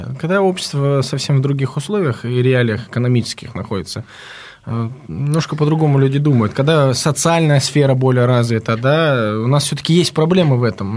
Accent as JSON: {"language": "Russian", "region": "Karachay-Cherkessia", "country": "Russia", "tie": "born or raised there", "said": "я сам родом с Северного Кавказа, Карачаево-Черкесии"}